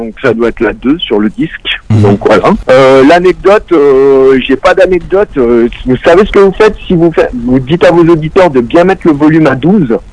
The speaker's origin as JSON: {"language": "French", "town": "Fontaine", "region": "Auvergne-Rhône-Alpes", "country": "France", "said": "On vient de la banlieue de Grenoble, en fait, d'une ville à côté qui s'appelle Fontaine."}